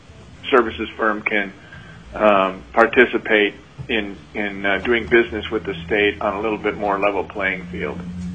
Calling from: Anchorage, Alaska, United States; I'm testifying from Anchorage. I own a small IT services firm here.

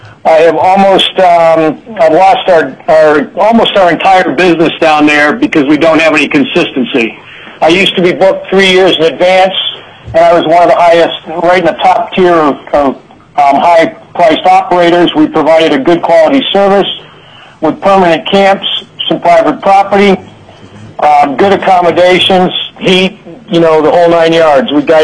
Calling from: Alaska, United States; I'm calling from Rainy Pass Lodge, about 125 miles northwest of Alaska in the Alaska Range.

